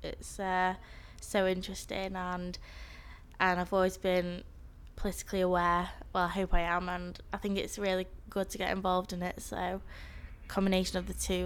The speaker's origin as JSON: {"language": "English", "town": "Manchester", "region": "North West England", "country": "United Kingdom", "tie": "born or raised there", "said": "I was born 7th of March 1992, so I'm 17, and I'm from Manchester."}